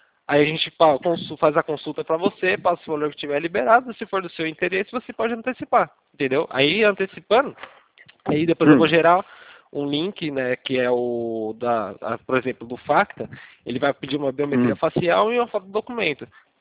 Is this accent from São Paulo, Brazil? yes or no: yes; Mogi Guaçu, São Paulo, Brazil; Ah, eu sou de Mogi Guaçu.